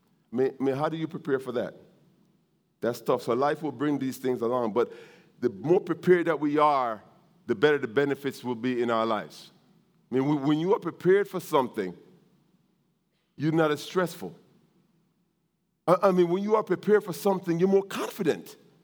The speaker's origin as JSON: {"language": "English", "country": "Jamaica", "moved": "yes", "lives_now": "United States", "said": "See, I'm from Jamaica. When I came to this country, the first movie I saw was Arthur by Dudley Moore."}